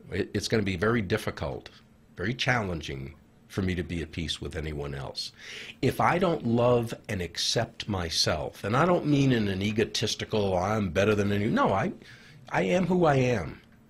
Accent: Farmington, New Mexico, United States; I say, I'm trying to do it in Farmington, New Mexico.

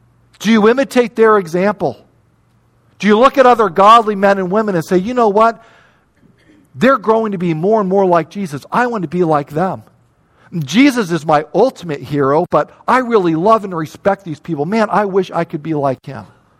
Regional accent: Chicago, Illinois, United States; I grew up in Chicago.

